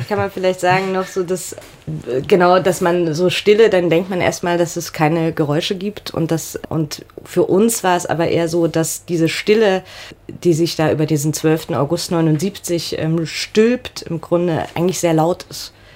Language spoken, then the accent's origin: German; Germany; ich bin Deutsche, ich habe keine Rassismuserfahrung